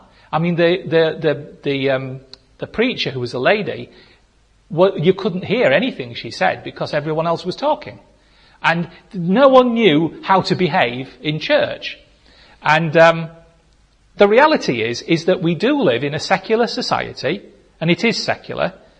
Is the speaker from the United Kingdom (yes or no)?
yes; Goole, Yorkshire and the Humber, United Kingdom; When I was growing up in Goole, in the 70s, when I was a teenager